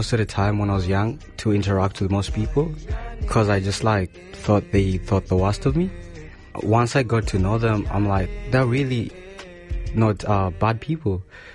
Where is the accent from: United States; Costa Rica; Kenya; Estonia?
Kenya; now in Sydney, Australia; Originally, I come from Kenya.